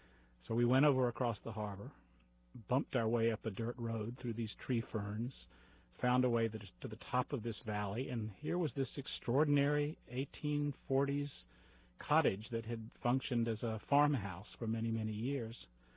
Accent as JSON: {"language": "English", "region": "American South", "country": "United States", "said": "But I'm a Southerner, so I'm familiar with that behavior anyway."}